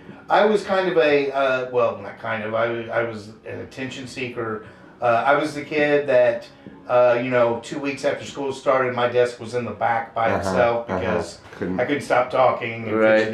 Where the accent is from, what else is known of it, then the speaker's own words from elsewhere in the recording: Evansville, Indiana, United States; Well, I'm from Evansville, Indiana.